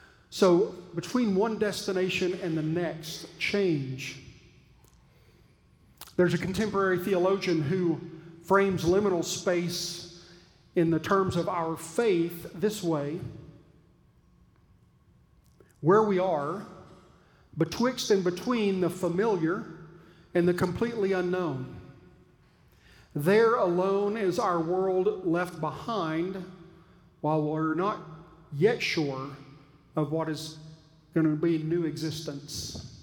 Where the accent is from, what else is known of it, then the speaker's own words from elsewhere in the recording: Texas, United States; I apologize, I'm a Texan, I know when I say lemon, it sounds like lemon